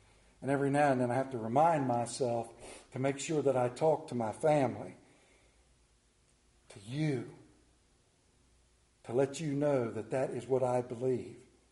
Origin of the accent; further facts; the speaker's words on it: Modena, Emilia-Romagna, Italy; moved away; my hometown of Moderna, Italy